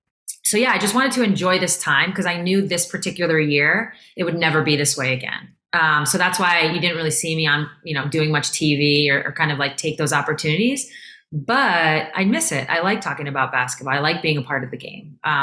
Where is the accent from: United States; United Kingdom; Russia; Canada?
United States; Syosset, New York; I'm from Syosset.